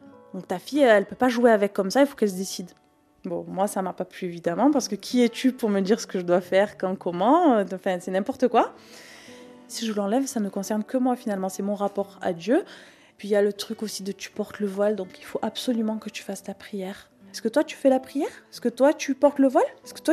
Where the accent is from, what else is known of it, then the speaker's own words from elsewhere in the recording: France; Je suis française et la France ne m'accepte pas à part entière. Il faut que j'enlève une part de moi, ma part religieuse, pour être acceptée.